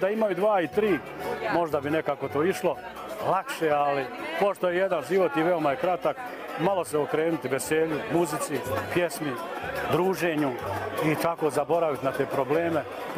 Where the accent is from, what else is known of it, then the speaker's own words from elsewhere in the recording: Bočinja, Federation of Bosnia and Herzegovina, Bosnia & Herzegovina; now in Doboj, Bosnia and Herzegovina; a istakao da sam ja rodom od Bočinje, znači izbjeglica, proćeran iz svoje kuće, iz svoga imanja, kao i svi mnogi drugi, kao i svi mnogi drugi. Tako da sam tu sam se zaustavio u Doboju.